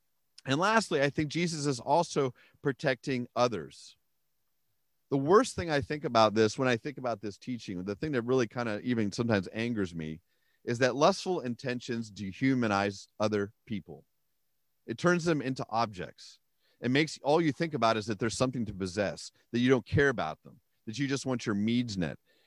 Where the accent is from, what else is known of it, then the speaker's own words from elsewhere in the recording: Pennsylvania, United States; I grew up in Western Pennsylvania, as most of you know